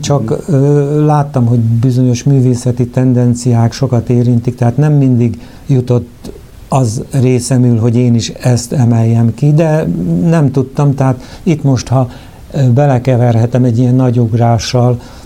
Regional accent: Léh, Borsod-Abaúj-Zemplén, Hungary; now in Szikszó, Hungary; Hanem én Léhen születtem Abaújban, ez egy kicsinke falucska itt 15 kilométerre, szárazvölgyben, és tehát ott töltöttem

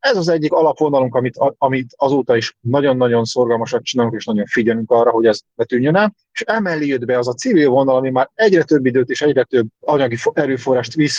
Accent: Hungary; Az, hogy pont magyarok vagyunk, ez igazából a tapasztalataink szerint nem oszt és nem szoroz

